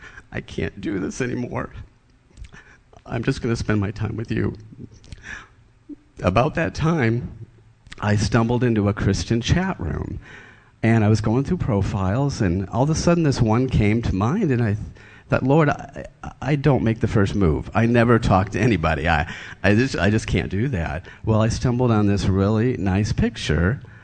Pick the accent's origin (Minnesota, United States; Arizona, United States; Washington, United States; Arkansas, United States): Arizona, United States; Phoenix; moved away; also born or lived in Ohio; I was born in Ohio, but I grew up in Phoenix, and then moved to California when I started working for the airlines, and I grew up Lutheran